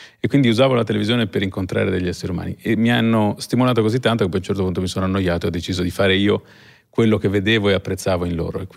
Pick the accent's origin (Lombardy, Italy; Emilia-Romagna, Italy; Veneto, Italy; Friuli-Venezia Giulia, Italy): Emilia-Romagna, Italy; Ravenna; born there